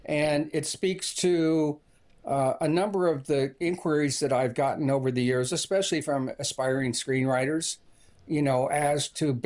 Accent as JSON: {"language": "English", "town": "Bloomington", "region": "Indiana", "country": "United States", "tie": "born or raised there", "said": "I grew up in Bloomington, Indiana, and my two favorite teams, or my three favorite teams every weekend were Indiana and the teams that played Notre Dame or and Purdue."}